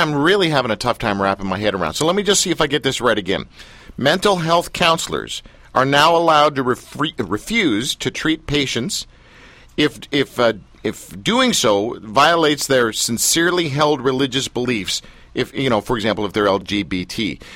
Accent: Canada; Okay, being a Canadian, I'm not 100% aware of everything that's gone on down there in Tennessee

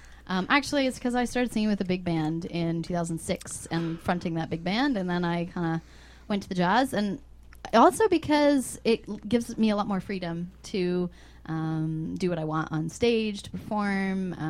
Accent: Port Elgin, Ontario, Canada; now in Waterloo, Canada; But I'm actually born and raised in Port Elgin, which is even more Whoop Whoop.

